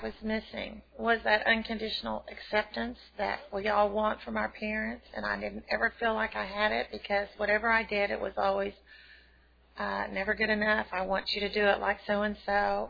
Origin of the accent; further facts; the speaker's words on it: Dumas, Texas, United States; Well, I come from West Texas. I was born in Amarillo and grew up in a little place called Dumas, Texas.